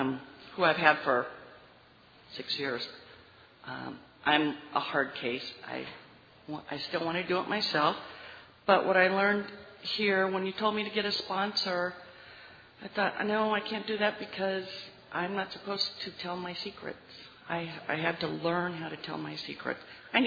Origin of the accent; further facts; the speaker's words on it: Camarillo, California, United States; from Camarillo, California.